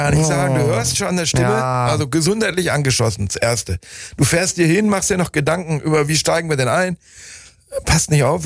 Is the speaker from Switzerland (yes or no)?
no; Bielefeld, North Rhine-Westphalia, Germany; von meiner Heimatstadt Bielefeld